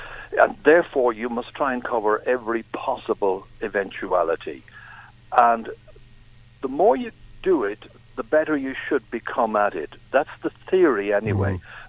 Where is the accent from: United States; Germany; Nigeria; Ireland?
Ireland; Cork, Munster; The end result was I was basically growing up in Douglas, and to all intents and purposes, I was the only child in the house.